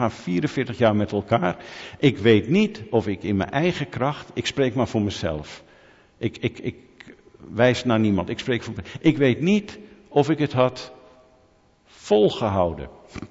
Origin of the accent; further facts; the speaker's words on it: Netherlands; Ik ben een Nederlander en ik heb enigszins Fries bloed via mijn opa.